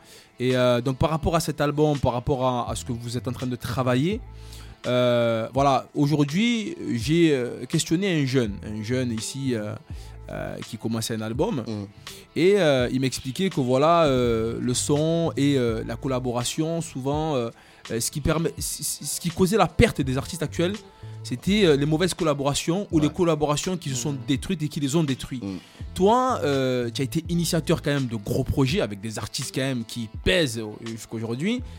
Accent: Marseille, Provence-Alpes-Côte d'Azur, France; Non, moi je suis Marseillais

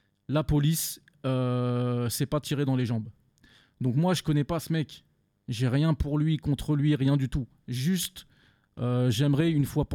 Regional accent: Marseille, Provence-Alpes-Côte d'Azur, France; Là, c'est arrivé chez nous à Marseille.

